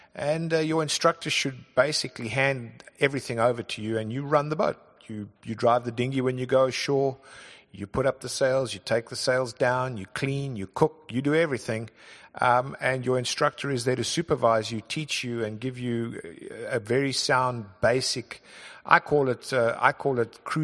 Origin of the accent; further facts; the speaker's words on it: South Africa; Us being South African, we have some sort of affinity